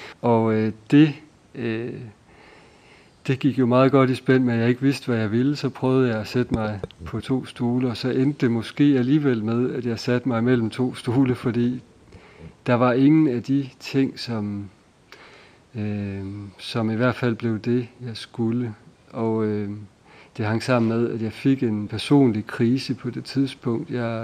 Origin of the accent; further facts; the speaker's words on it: Snejbjerg, Central Denmark Region, Denmark; jeg kommer fra Snejbjerg, det var måske det første, jeg skulle starte med. Snejbjerg, der ligger lige ved siden af Herning